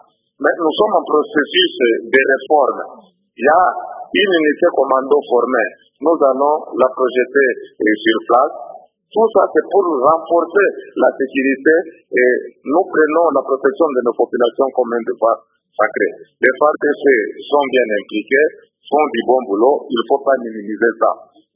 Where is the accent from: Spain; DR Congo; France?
DR Congo; ici chez nous au Congo